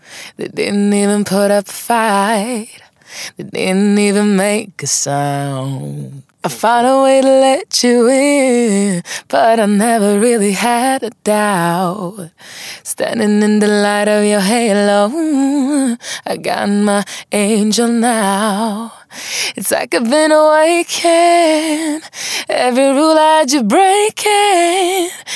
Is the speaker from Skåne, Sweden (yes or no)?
no; Stockholm, Stockholm County, Sweden; also born or lived in Umeå; Stockholm är ju verkligen mitt, det här har jag vuxit upp så.